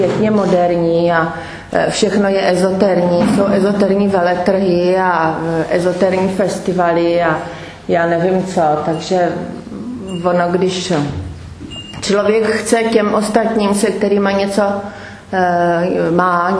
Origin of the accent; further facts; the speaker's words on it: Brno, South Moravian Region, Czechia; No dobře, asi to nechápu, protože jsem z Brna.